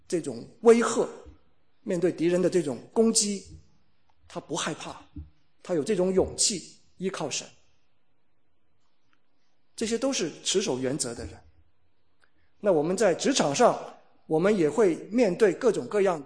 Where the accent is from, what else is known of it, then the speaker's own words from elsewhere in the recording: China; 其实对我们中国人来说应该是家喻户晓的人物